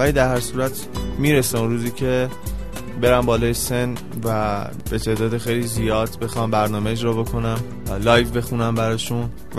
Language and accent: Persian; Tehran, Tehran Province, Iran; born there; متولد تهرانم، به سمت پاسدار زندگی میکنم. 25 سالمه، متولد یک آذر هم هستم